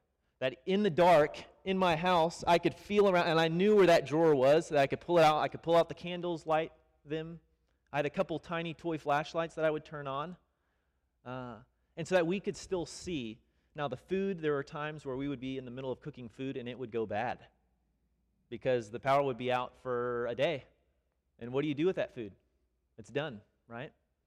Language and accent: English; Dallas, Texas, United States; also born or lived in Kenya; I'm from Dallas.